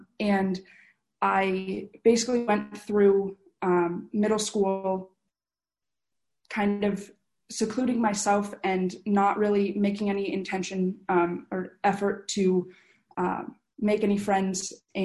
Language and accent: English; Michigan, United States; I grew up in Michigan, and I was homeschooled for the first, like through elementary school and then up until fifth grade.